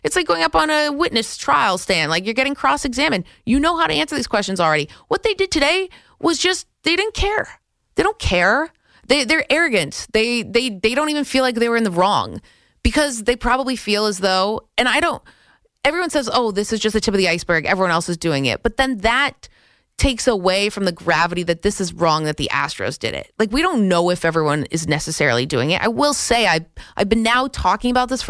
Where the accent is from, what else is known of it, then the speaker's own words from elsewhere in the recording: Canada; I'm Canadian, but I mean, the rest of the teams have been kind of brutal since I've moved here.